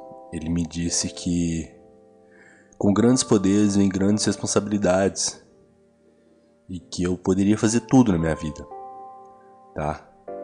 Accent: Florianópolis, Santa Catarina, Brazil; born there; Tudo se inicia lá em Florianópolis, Floripa, onde eu nasci em 1989.

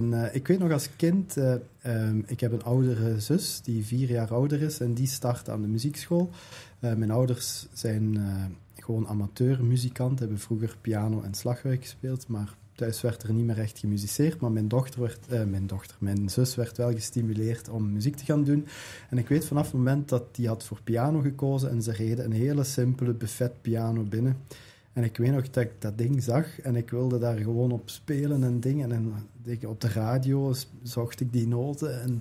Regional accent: Peer, Limburg, Belgium; ik uit Peer kom. Peer is een stad waar een hele goede muziekschool is en waar ook een heel goed orkest altijd geweest is en nog steeds.

